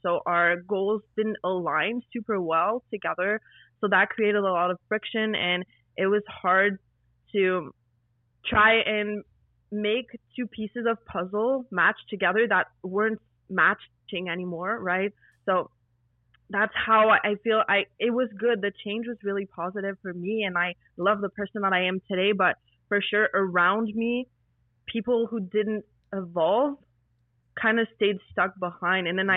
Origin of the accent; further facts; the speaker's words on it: Quebec, Canada; moved away as an adult; now in Alberta, Canada; I lived on the East Coast my whole life. I'm a French-Canadian, so I lived in Quebec until just recently, where I moved to Alberta, but otherwise, I lived in the same place my whole life.